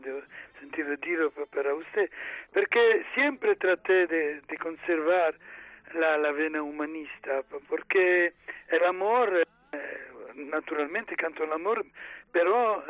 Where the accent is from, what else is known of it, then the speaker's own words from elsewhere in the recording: Belgium; also born or lived in Italy; Yo soy hasta ahora soy italiano. Mis padres se fueron a Bélgica cuando yo tenía 3 años, y Bélgica es mi patria de corazón también, y quizás en el futuro voy a pedir la nacionalidad belga también